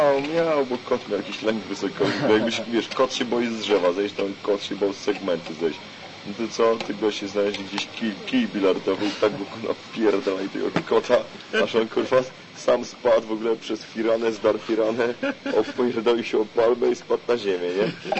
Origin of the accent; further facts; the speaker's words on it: Koszalin, West Pomeranian Voivodeship, Poland; ja z Koszalina sam jechałem